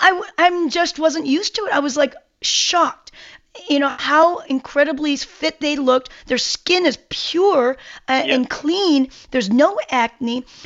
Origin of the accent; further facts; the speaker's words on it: South Korea; Yes, I'm Korean. I'm from Korea